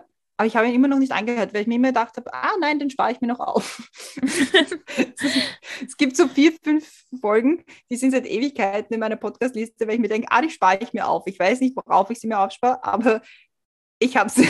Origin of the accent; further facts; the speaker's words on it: Switzerland; now in Germany; als Schweizerin bist du auch irgendwie, hast du halt auch irgendwie einen anderen Hintergrund als nur Deutsche